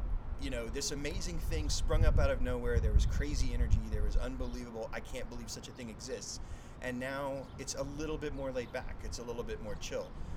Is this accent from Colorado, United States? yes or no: no; Dallas, Texas, United States; I grew up in Dallas for 30 years.